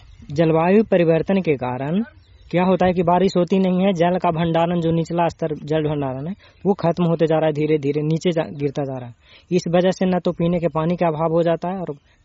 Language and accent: Hindi; Nursarai, Bihar, India; मैं नूरसराय से हूँ।